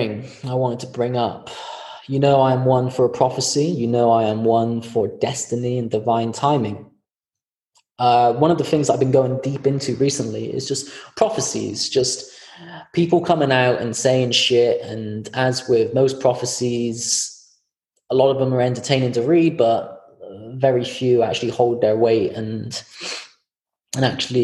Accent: United Kingdom; I don't know if it's because I'm British or just the way I am

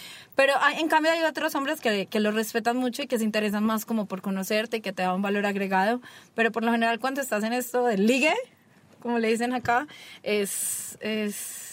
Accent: Colombia; yo soy colombiana

